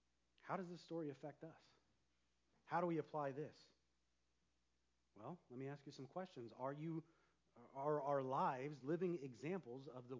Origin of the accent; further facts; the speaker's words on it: Nebraska, United States; I grew up in Nebraska. I was like, wow, you Californians don't know nothing.